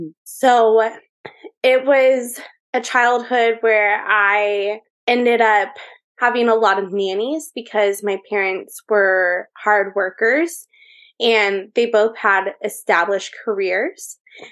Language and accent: English; California, United States; I am from Orange County, California. My parents had a house. Well, like they first got a house together in Orange Park Acres.